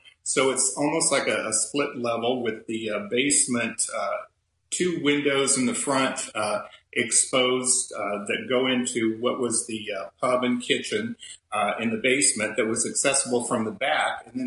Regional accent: La Grove, Indiana, United States; Yes, I grew up outside of Wabash, closer to a little town called La Grove.

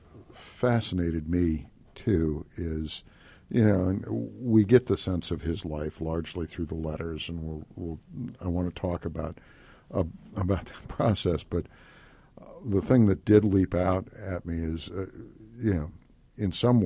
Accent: Indiana, United States; I was a child. But these were people, I grew up in Indiana as well. These are people I recognized.

